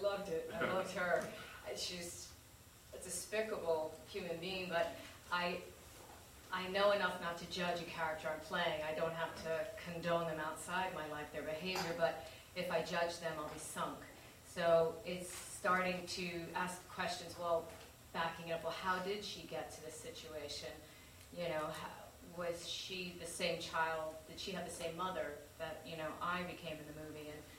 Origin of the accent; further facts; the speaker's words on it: Queens, New York, United States; I said, oh, I'm from Queens.